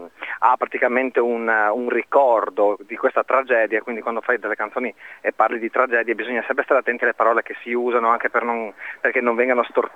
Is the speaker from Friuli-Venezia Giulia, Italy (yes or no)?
yes; Fagagna, Friuli-Venezia Giulia, Italy; Noi siamo friulani, dalle porte di Udine, di San Vito di Fagagna e di Villalta di Fagagna, quindi sono due paesini alle porte di Udine.